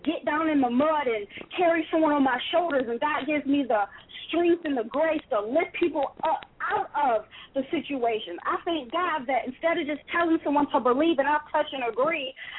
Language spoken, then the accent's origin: English; Michigan, United States; I was born and raised in Michigan, and life ended up to where I ended up here in North Carolina.